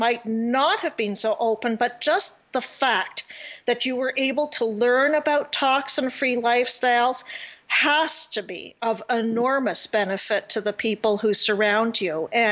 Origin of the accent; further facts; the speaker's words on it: Canada; As a Canadian, we both see the U.S. news and stations as well as the Canadian, right?